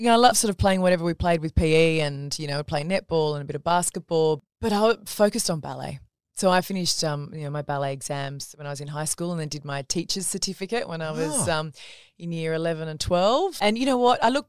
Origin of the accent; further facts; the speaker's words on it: New South Wales, Australia; Grew up in country New South Wales, small town called Warhope. We grew up on a little farm.